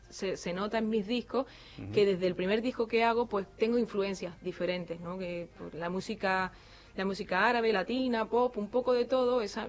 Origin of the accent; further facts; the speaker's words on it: Almería, Andalusia, Spain; also born or lived in Córdoba; Sí, a los 11 años me fui a Almería, a la zona de la costa